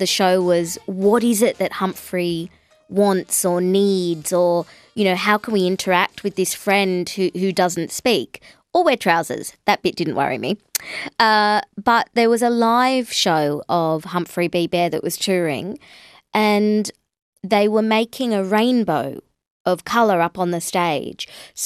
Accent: Sydney, New South Wales, Australia; growing up in Sydney in the early 80s.

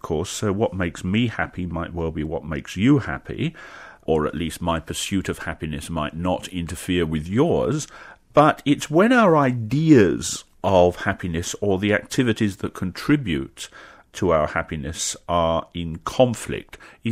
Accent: England, United Kingdom; what I call football because I'm English, soccer

